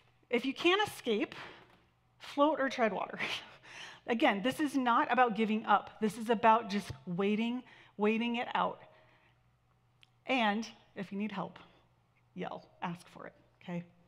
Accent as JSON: {"language": "English", "town": "Santa Barbara", "region": "California", "country": "United States", "tie": "born or raised there", "said": "My brother and I we grew up in Santa Barbara"}